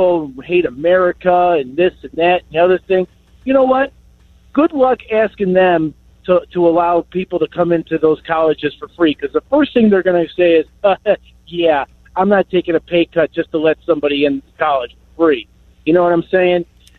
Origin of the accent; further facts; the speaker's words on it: Buffalo, New York, United States; You know, actually, I'm from Buffalo, New York, and I'm heading down to New York.